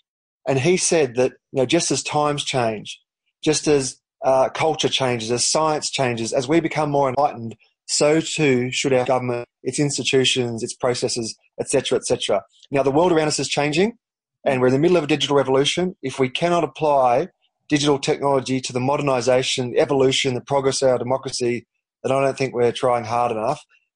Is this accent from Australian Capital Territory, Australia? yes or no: yes; Canberra, Australian Capital Territory, Australia; I still believe that my hometown, Canberra, where I was lucky enough to work on their smart city program for many years